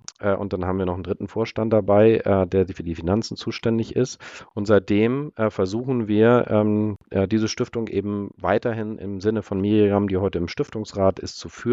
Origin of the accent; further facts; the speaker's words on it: Schleswig-Holstein, Germany; ich bin eigentlich Schleswig-Holsteiner, das heißt irgendwie auch auf dem Land.